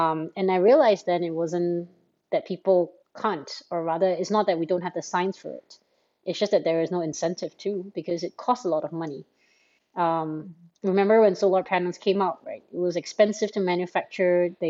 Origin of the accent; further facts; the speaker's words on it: Singapore; in Singapore, where I'm based, and I am Singaporean as well